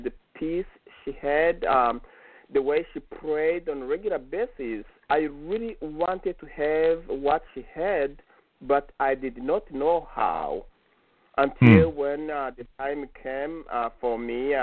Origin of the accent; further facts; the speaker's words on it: Kigali, Rwanda; English is a second language; in the northern province of Rwanda, and when I was a year old, my parents moved to the capital city, Kigali, where I grew up most of my life. I grew up in Kigali